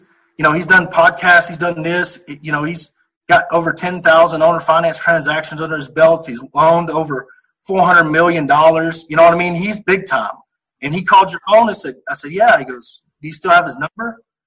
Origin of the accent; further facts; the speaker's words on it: College Station, Texas, United States; he saw my phone number and realized I was from College Station, that I'd spent some time there.